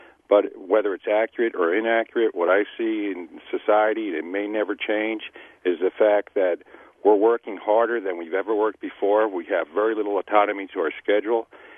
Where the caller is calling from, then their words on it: Kewaunee, Wisconsin, United States; I'm calling from the Kewaunee area.